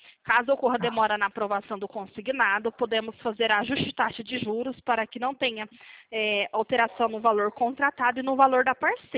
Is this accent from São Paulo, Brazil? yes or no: yes; Franca, São Paulo, Brazil; sou de Franca.